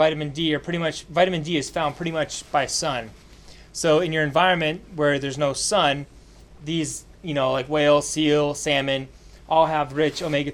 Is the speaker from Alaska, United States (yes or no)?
yes; Alaska, United States; born there; now in Anchorage, United States; I'm an Alaskan chef, and I'm currently living in Anchorage, but I was born in Southeast Alaska.